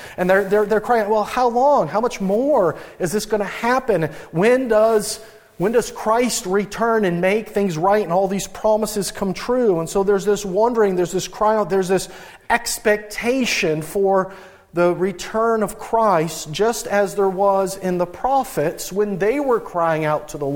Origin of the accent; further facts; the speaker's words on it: Midwest, United States; now in Maine, United States; In my house, in my family, growing up in the Midwest, my parents did not speak French.